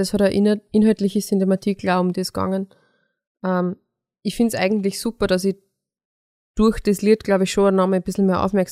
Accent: Lower Austria, Austria; meine Mama auch zugereiste ist und nicht aus dem Mostviertel ist. Zwar eh auch aus Niederösterreich, aber wenn man dort, wo ich aufgewachsen bin, nicht genauso redet, wie alle reden, die dort immer schon so geredet haben, dann wird man auch drauf angeredet.

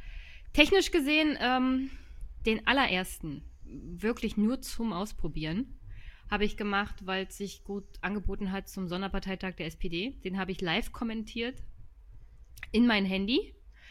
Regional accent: Jüterbog, Brandenburg, Germany; Jüterbog besucht, das ist meine Heimatstadt.

